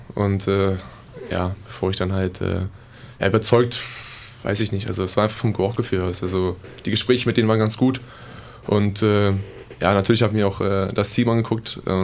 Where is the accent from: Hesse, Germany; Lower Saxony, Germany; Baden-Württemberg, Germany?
Lower Saxony, Germany; Wedemark; bin 22 Jahre alt, komme ursprünglich aus Hannover. Besser gesagt aus der Wedemark.